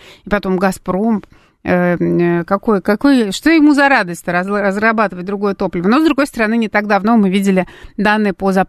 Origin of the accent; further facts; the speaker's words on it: Saint Petersburg, Russia; accent: Saint Petersburg; Я лет в 20, нет, даже в 22 года я переехала в Москву. И получается, что долго-долго я жила в Петербурге и говорила, как и до сих пор говорю местами, как петербуржец.